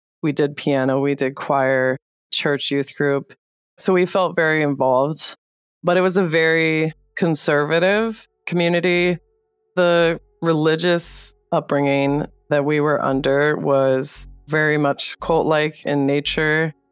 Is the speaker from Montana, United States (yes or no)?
yes; Kalispell, Montana, United States; I grew up in Kalispell, Montana. We were 30 minutes out of town in the mountains.